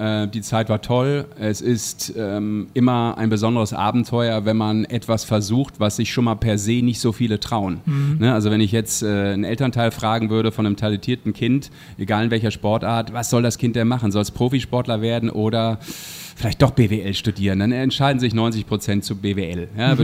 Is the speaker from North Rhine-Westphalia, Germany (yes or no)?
yes; Düsseldorf, North Rhine-Westphalia, Germany; sagt mir als Düsseldorfer Jung, der ich ja bin, natürlich was